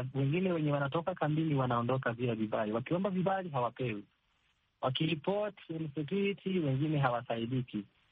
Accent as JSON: {"language": "Swahili", "region": "South Kivu", "country": "DR Congo", "lives_now": "Nairobi, Kenya", "said": "mimi nimetoka Southern Kivu, vita zinaendelea huko."}